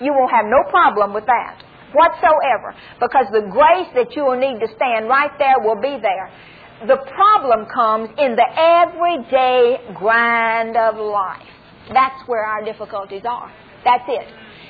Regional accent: United States; and I'm an American, and God knows I'm proud to be, and will defend my country

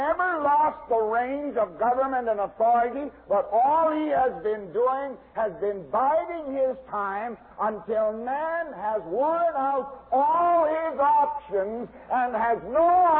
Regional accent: Canada; I'm a Canadian, I was raised and schooled in Canada. I remember as a boy in Canada

